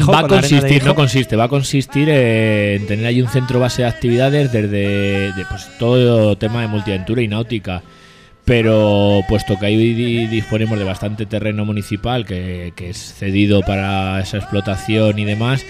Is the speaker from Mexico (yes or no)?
no; Toledo, Castilla-La Mancha, Spain; yo no soy de aquí de Cuenca, pero soy de Toledo, que también es de interior.